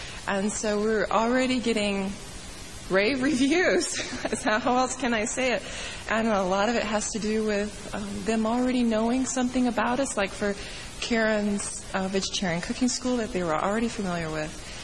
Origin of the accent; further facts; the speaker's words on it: Marietta, United States; now in Fallbrook, United States; I got to learn Fallbrook because I'm from Marietta.